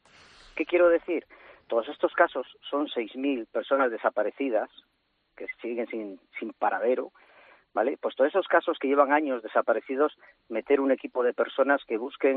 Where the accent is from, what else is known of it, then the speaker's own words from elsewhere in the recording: Eibar, Basque Country, Spain; born there; porque nosotros nacimos en Eibar, Guipúzcoa